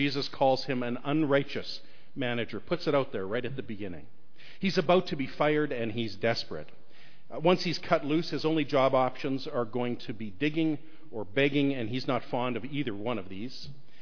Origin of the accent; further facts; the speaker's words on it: Canada; Being Canadian, I was used to $1 and $2 coins.